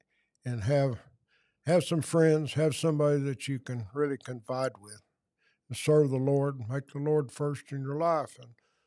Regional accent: United States; See, there was 200 and some dairies when I grew up in Logan County

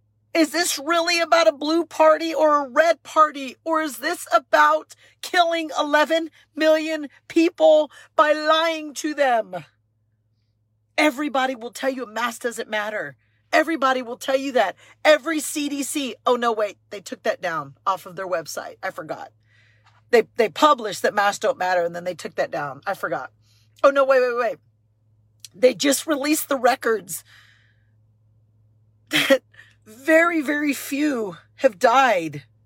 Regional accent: United States; Last time I checked, I'm an American and I have rights.

